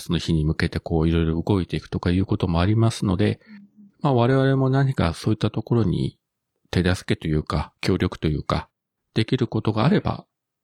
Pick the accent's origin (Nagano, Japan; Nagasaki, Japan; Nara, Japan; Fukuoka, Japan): Fukuoka, Japan; 地元の福岡のローカル局で、